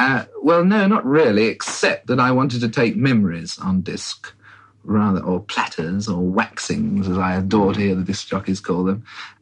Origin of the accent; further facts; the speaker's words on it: Tenterden, South East England, United Kingdom; born there; I was born in Tenterden in Kent. It's a delicious little town